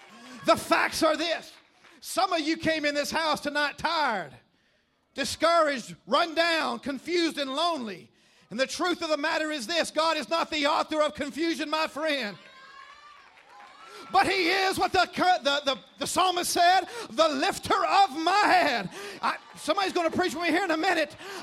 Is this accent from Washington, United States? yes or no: no; Tennessee, United States; But I grew up in Middle Tennessee, and in Middle Tennessee, we didn't have a lot to do in the summer to keep us busy